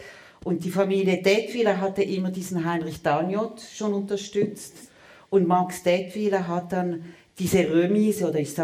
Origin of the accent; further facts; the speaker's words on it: Basel, Basel-Stadt, Switzerland; ich bin Baslerin